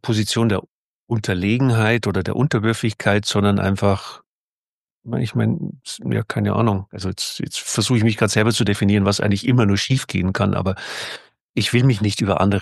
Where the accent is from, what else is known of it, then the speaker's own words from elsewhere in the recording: Bavaria, Germany; Und da dachte ich mir, ja, ja, heißt bei uns in Bayern, leck mich an.